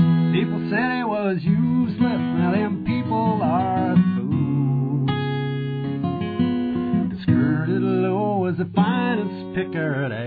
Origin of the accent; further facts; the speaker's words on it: Juneau, Alaska, United States; But I grew up here in Juneau, and, back when I was a kid, there wasn't really a whole lot going on other than we had KIMY and KJNO.